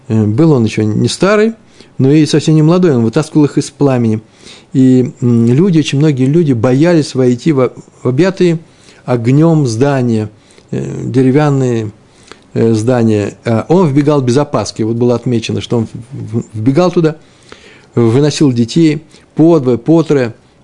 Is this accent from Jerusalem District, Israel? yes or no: yes; Jerusalem, Jerusalem District, Israel; это вообще-то мой родной город Иерусалим